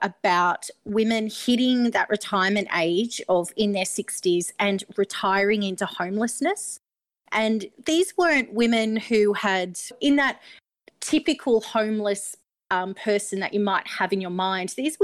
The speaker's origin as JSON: {"language": "English", "town": "Newcastle", "region": "New South Wales", "country": "Australia", "said": "I am from Newcastle originally. So a Novocastrian girl."}